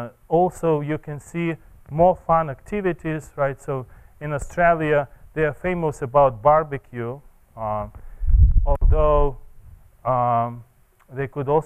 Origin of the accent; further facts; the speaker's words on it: Boulder, Colorado, United States; Last year, we had a summer school in Boulder, Colorado, that's my hometown.